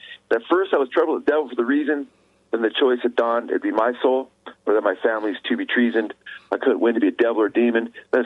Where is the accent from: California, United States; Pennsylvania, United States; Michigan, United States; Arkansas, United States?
California, United States; I didn't know what a timber town was. I'm from Southern California.